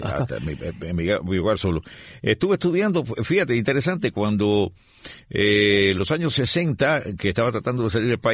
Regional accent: San Juan de los Remedios, Villa Clara, Cuba; born there; en San Juan de los Remedios y acá a Cuba, un pueblecito de los más antiguos de la isla

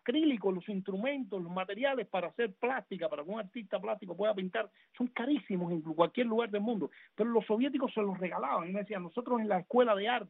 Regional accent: Cuba

